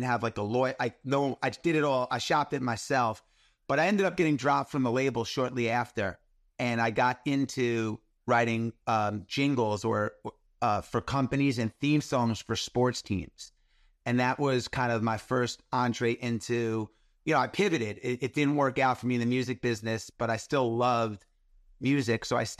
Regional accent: New York, United States; Well, I grew up in New York in the 80s when rap and hip hop was starting to emerge in a bigger way

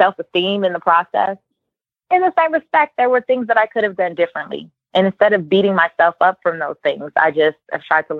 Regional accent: Los Angeles, California, United States; I grew up in Leimert Park in South Central Los Angeles.

